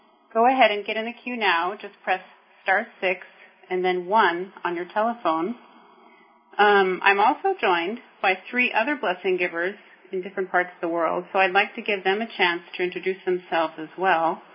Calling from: Anchorage, Alaska, United States; I'm calling in from Anchorage, Alaska, where we are feeling the end of summer for sure.

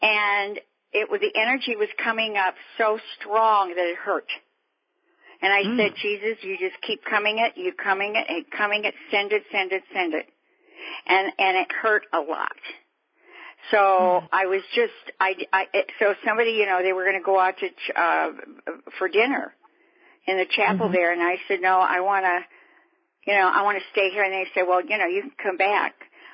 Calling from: Fairfield, Iowa, United States; I'm calling from Fairfield, Iowa.

